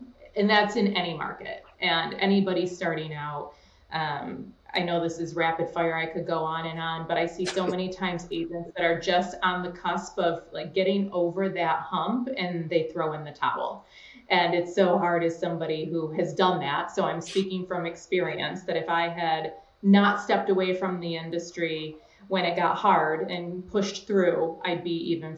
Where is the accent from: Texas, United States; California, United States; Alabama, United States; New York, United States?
New York, United States; Buffalo; I love my hometown, but I am not a winter person and I have goals of expanding and vision outside of Buffalo.